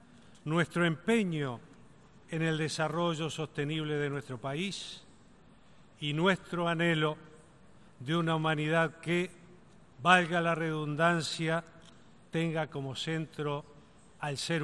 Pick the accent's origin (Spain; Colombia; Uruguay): Uruguay; si bien vengo de Uruguay, no estoy aquí para hablar de los problemas de Uruguay